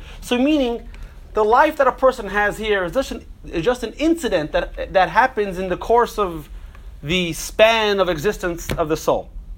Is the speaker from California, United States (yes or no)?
no; Brooklyn, New York, United States; Listen, I grew up in Brooklyn, you know, there's certain things you gotta know. I have a Jewish mother too.